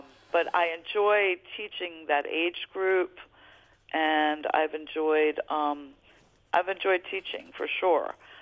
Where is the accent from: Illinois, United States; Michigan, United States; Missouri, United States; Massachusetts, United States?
Illinois, United States; Chicago; I'm a Chicagoan, you know, Midwesterner living in Southern Virginia.